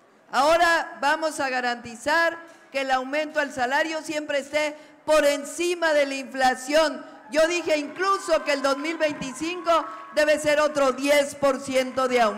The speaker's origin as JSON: {"language": "Spanish", "region": "Mexico City", "country": "Mexico", "tie": "born there", "said": "Yo nací en la Ciudad de México"}